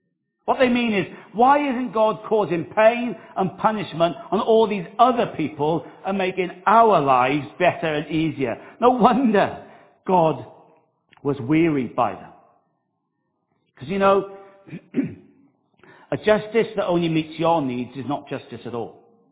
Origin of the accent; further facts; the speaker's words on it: Wales, United Kingdom; I am a little bit warped and weird, but I am Welsh